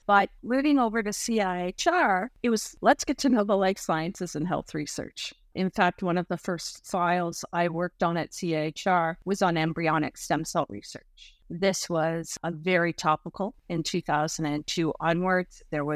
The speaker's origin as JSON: {"language": "English", "country": "Canada", "said": "And it merely heightened my awareness and deepened my passion for being Canadian."}